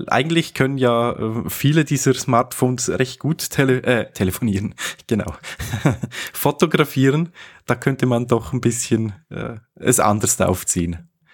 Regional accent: Switzerland; Was bei uns in der Schweiz, ich sage nicht wie sagt man, was man immer wieder sieht bei uns in der Schweiz

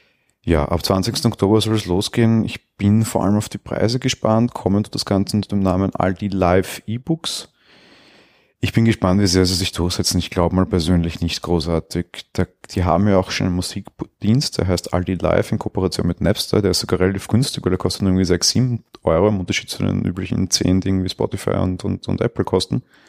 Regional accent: Austria; Die Firma Aldi, bei uns in Österreich heißt es Hofer

